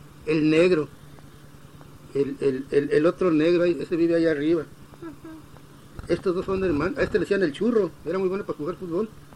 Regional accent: United States; born there; Yo también nací en Estados Unidos

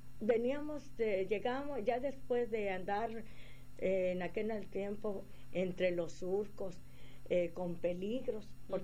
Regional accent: Mazatlán, Sinaloa, Mexico; born there; Yo nací en Mazatlán, Sinaloa, el año febrero 5 de 1926.

